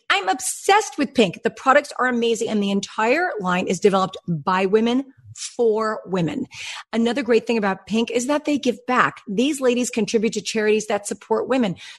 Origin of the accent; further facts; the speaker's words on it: East Coast, United States; It's so true. I'm from the East Coast and I miss the seasons terribly.